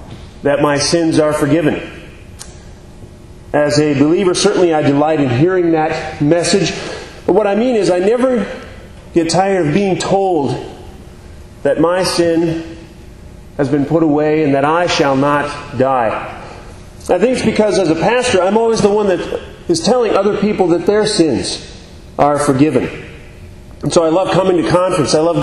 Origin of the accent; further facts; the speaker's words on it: Marquette, Michigan, United States; Now, as you have heard, I'm from Marquette, Michigan, the pastor there